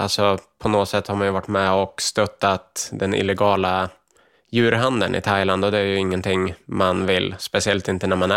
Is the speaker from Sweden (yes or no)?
yes; Sweden; jag kommer från Sverige